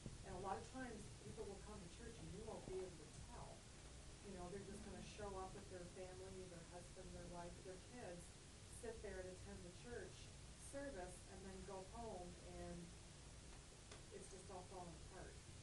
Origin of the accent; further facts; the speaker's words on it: Windsor, Ontario, Canada; I'm from Windsor, Ontario, Canada. I belong to the Alliance denomination and the Alliance Church